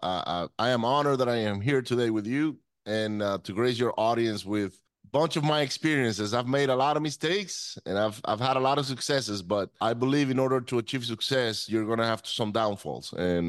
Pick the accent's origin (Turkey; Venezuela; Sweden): Venezuela; also born or lived in United States; So I grew up in Venezuela. I was born in the U.S. by pure luck. Okay. My father was going to school here in the U.S. with my mother and I just happened to be born here.